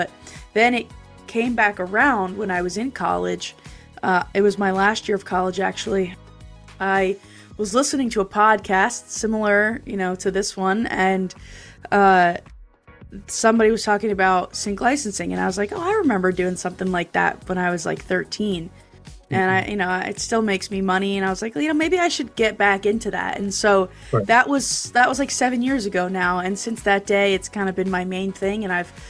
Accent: New Jersey, United States; So I was at a music conference in my hometown in New Jersey

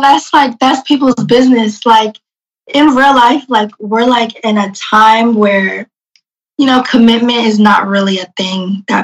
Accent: New Jersey, United States; now in Los Angeles, United States; Like, I'm from Jersey, so if I like call my family up, you know, we're more traditional, especially like I come more from like a traditional household and like family.

